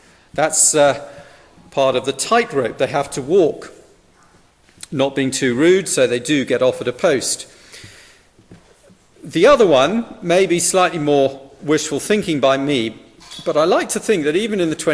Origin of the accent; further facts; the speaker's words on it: United Kingdom; in my home country, the United Kingdom, we are electing a new Prime Minister.